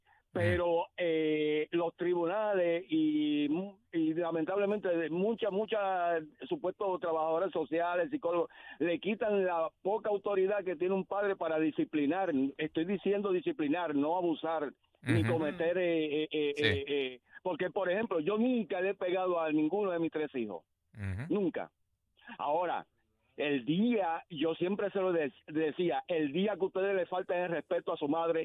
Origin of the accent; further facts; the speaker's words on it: Bayamón, Puerto Rico; Yo me crié en Cantera, La Margarita, uh-huh, yo estudié en Cervantes, Bayamón.